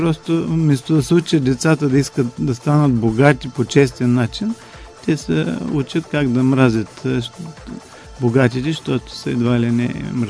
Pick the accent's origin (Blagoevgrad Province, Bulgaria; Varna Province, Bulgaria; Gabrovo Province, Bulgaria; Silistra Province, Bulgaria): Varna Province, Bulgaria; Varna; Аз съм от Варна, обаче се радвам да е в Бургас